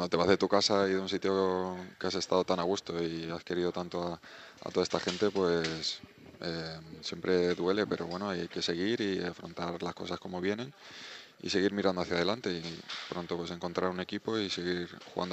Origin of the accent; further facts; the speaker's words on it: Getafe, Community of Madrid, Spain; yo soy de Getafe siempre y que he vivido en un sitio que me han dado todo